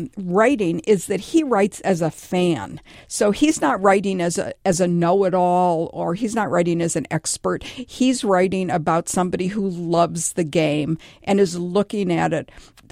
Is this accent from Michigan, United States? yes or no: yes; Detroit, Michigan, United States; he pitched for the Detroit Tigers, my hometown team.